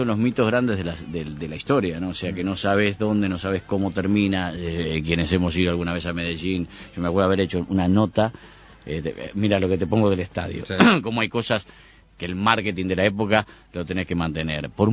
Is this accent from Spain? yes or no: no; Uruguay; O sea, lo primero que yo soy uruguayo.